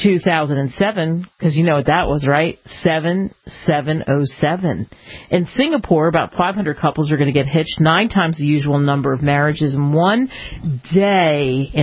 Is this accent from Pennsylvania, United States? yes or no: yes; Philadelphia, Pennsylvania, United States; I grew up in Philly, and so I was a stone's throw away from the seat of liberty, constantly walking by the place where the Declaration of Independence was signed.